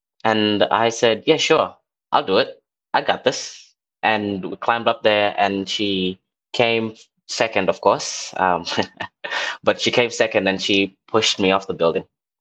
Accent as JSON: {"language": "English", "town": "Melbourne", "region": "Victoria", "country": "Australia", "lives_now": "Canberra, Australia", "said": "When I came here from Melbourne, people were like, Canberra, just you wait, Canberra, it's pretty cold."}